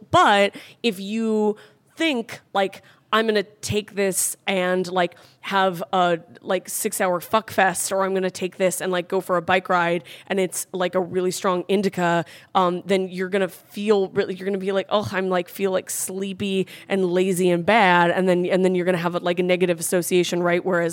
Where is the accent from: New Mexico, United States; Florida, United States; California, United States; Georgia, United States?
California, United States; I'm from California